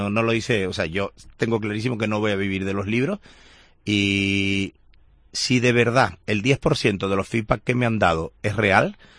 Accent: Canary Islands, Spain; a mí siempre me han dicho que yo no soy canario, porque mi actitud va a otra velocidad.

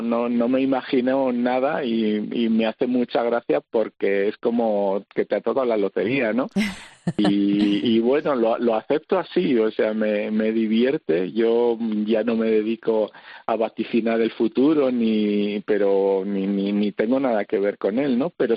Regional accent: Villadiego, Castile and León, Spain; no solo a España, sino a mi pueblo, ¿no? A Villadiego, en Burgos

